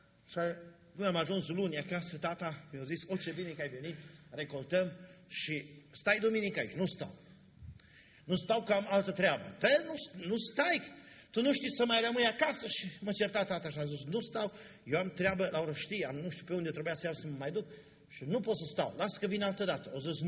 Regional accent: Arad County, Romania; era satul meu natal în județul Arad.

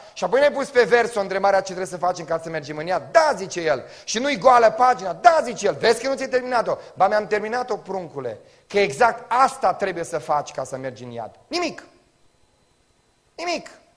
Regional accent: Romania; born there; nu contează că m-am născut în România.

